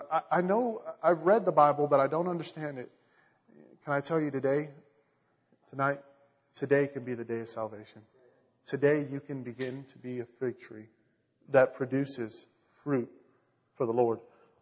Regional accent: Grand Prairie, Texas, United States; I grew up and I started growing up in Trinity Baptist Church in Grand Prairie, Texas.

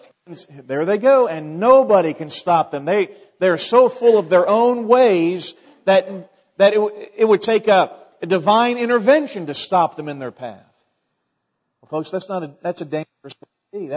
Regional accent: Virginia Beach, Virginia, United States; And so I grew up in Virginia Beach, and in a subdivision, and never been on a horse, okay?

